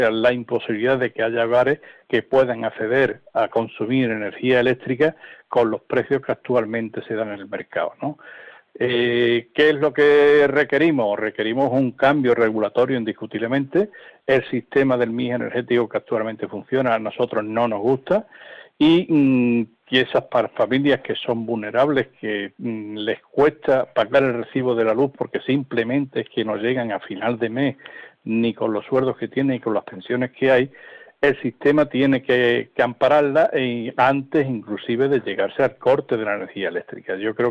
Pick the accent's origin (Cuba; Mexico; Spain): Spain; Andalusia; que desde Andalucía los propios andaluces seamos capaces de tener nuestra propia cooperativa